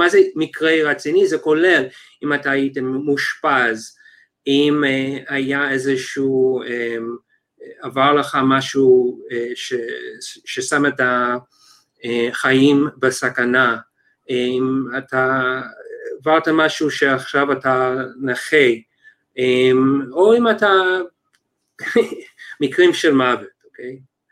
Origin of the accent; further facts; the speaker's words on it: United States; אני נולדתי וגדלתי בארצות הברית, עשיתי את התואר הראשון ב-UC Berkeley, תואר שני ושלישי בפרינסטון, אחר כך עשיתי פוסט-דוק בהרווארד